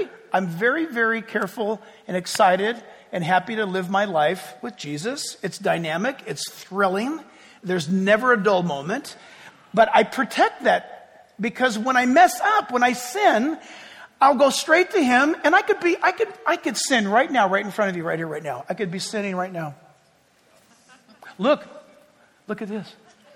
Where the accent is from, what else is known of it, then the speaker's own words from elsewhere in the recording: Ireland; Well, you'll have to forgive me. I'm Irish.